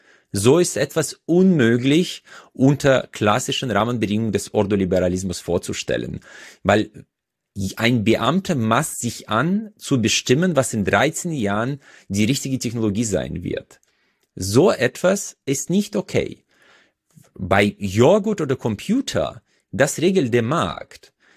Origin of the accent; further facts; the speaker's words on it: Uzbekistan; German is a second language; now in Germany; weil man hier im Prinzip sehr, sehr gute Chancen hat im Vergleich zu Usbekistan, wo ich herkomme